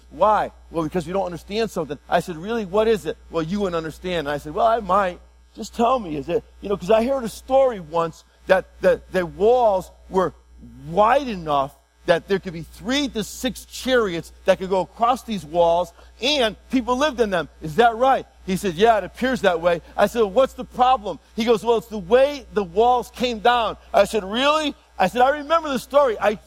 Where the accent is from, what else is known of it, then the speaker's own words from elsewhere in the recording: Northeast, United States; Oh, I'm glad I'm from the Northeast because we have Harvard and Yale and MIT, and I love those schools.